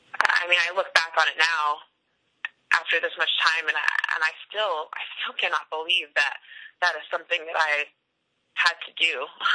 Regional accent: Denver, Colorado, United States; I am from Denver, Colorado.

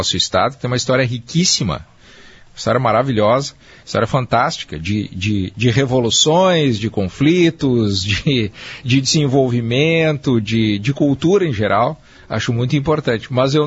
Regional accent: Rio Grande do Sul, Brazil; Gaúcho. Não, eu sou gaúcho de apartamento, Pedro.

